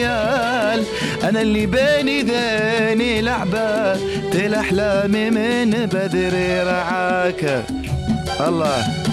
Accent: Morocco; قلت له أنا مغربي.

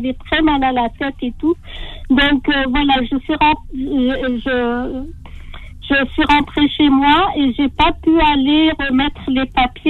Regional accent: Constantine, Constantine Province, Algeria; Je suis algérienne de Constantine.

